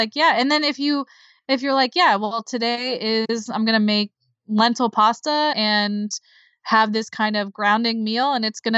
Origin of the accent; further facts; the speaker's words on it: Pittsburgh, Pennsylvania, United States; but I'm from Pittsburgh